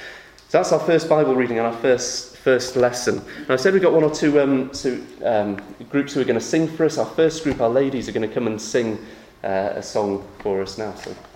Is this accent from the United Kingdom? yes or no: yes; England, United Kingdom; So what I'm hoping, as an Englishman, will happen after Owen Farrell's awful kicking yesterday